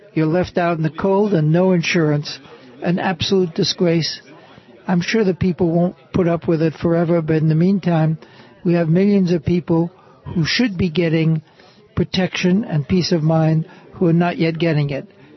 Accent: Massachusetts, United States; something which I'm proud to say, since I'm from Massachusetts, we pioneered, and it's been a big success in Massachusetts

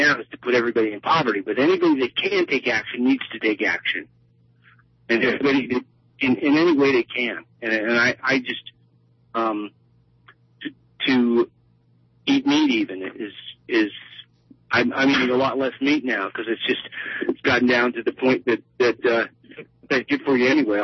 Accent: Los Angeles, California, United States; now in Portland, United States; I lived here in Portland for 8 years. I moved back to Los Angeles, which is my hometown, and I got very sick there.

